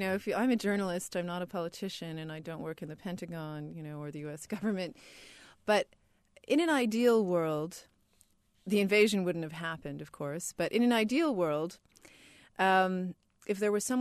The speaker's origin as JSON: {"language": "English", "country": "Canada", "said": "Perhaps you could tell me what the actual percentage is, me being a Canadian."}